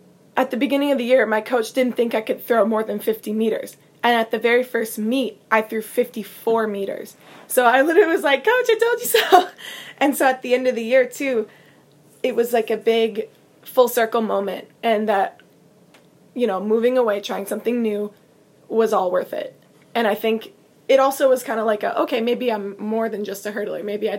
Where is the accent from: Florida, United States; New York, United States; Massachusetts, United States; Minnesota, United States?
Minnesota, United States; I had a lot of anxiety because I'm from Minnesota. I was moving across the country